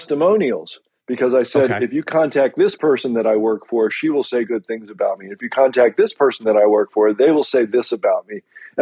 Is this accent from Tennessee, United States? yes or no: no; Baltimore, Maryland, United States; Absolutely. Born and raised in Baltimore.